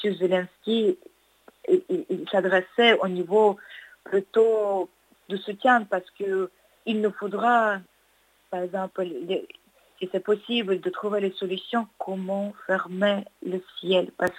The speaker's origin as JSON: {"language": "French", "country": "Ukraine", "said": "En tant qu'Ukrainienne, je me sens ukrainienne."}